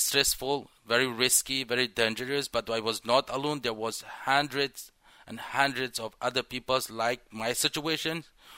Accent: Kabul, Afghanistan; English is a second language; So basically, I'm from Kabul, but my duty station was in Bagram.

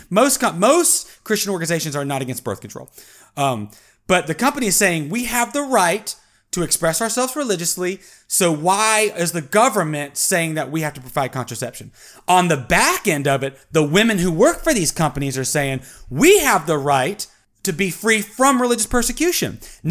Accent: United States; Why do I, as an American and as a very religious person, side with the women in this situation

